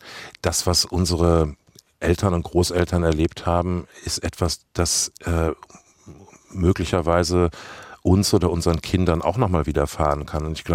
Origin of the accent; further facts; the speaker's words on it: West Germany, Germany; born there; in meiner Generation, ich bin jetzt 60, ich bin im Westen geboren